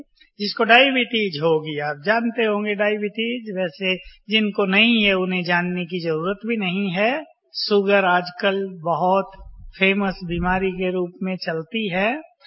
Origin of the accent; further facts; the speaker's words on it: Delhi, India; जब मैं छोटा था और रजौरी गार्डन दिल्ली में रहता था